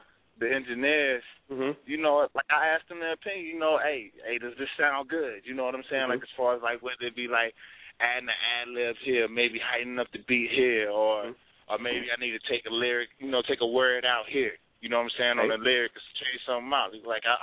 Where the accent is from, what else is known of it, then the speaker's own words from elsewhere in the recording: Louisiana, United States; now in Texas, United States; Yeah, well, I was born here. I was raised in Louisiana, but yeah, I stay here right now.